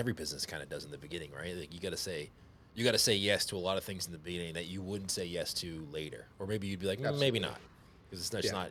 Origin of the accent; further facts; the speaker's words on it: Boston, Massachusetts, United States; Cause you know, I'm from Boston, so similar weather to what you're